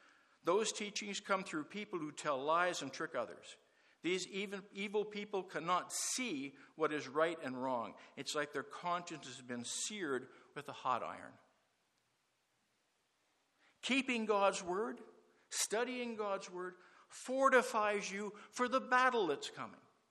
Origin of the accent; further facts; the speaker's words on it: United States; And as I'm from the United States originally, when I look at the United States and Canada and stuff, I see biblical illiteracy like I have never seen in my life.